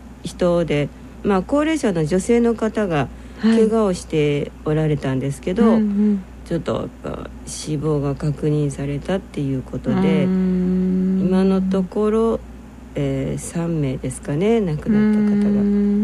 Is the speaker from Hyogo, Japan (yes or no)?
no; Atami, Shizuoka, Japan; まさに私のふるさと熱海で